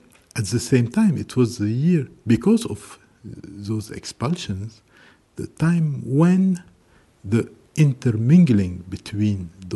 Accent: Lebanon; moved away; I come from Lebanon, which means that I come from a society where there are people from different backgrounds, but in a society which has known very violent conflicts. I had to leave my country

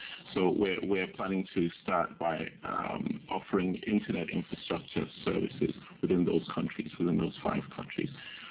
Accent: Nigeria; I'm Nigerian

